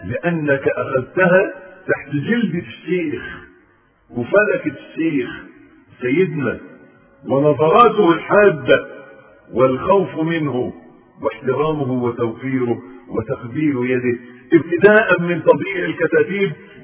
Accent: Egypt; كانت في كلمة إلقائية بتاعتنا كمصريين

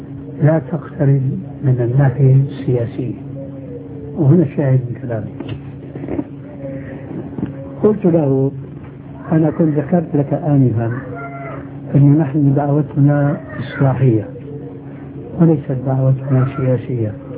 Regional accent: Syria; إما كما يقولون عندنا في سوريا يسند الحيطان

